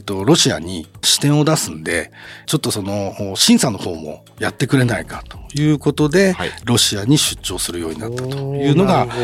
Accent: Aomori, Japan; まああの地元青森、まあ、長男っていうこともあって、じゃあ青森に帰ろうかと思った時に、

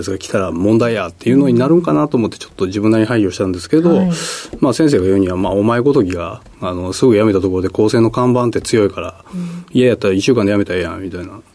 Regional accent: Kyoto, Japan; 京都ですね。

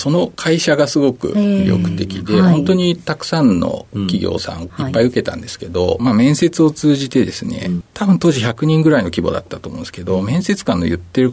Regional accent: Shizuoka, Japan; 静岡県の静岡市です。

